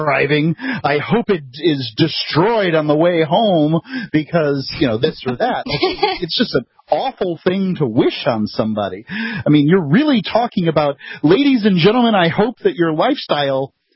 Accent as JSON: {"language": "English", "country": "United States", "said": "No, because it benefits me as an American."}